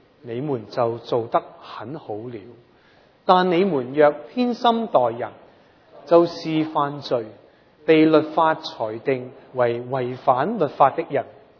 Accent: Canada; 我哋加拿大人咧，基本上咧，真系都谂住佢哋攞金牌。

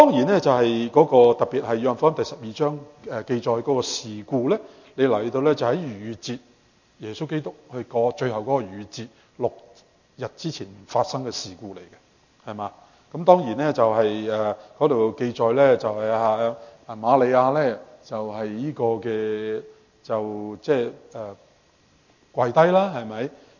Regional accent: China; 可能我哋中國人咧叫壽衣嗰啲咁嘅嘢啦

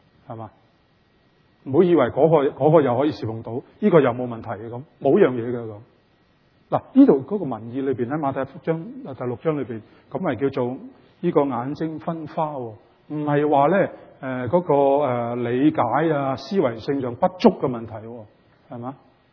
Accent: Canada; 我们加拿大人你知道呢

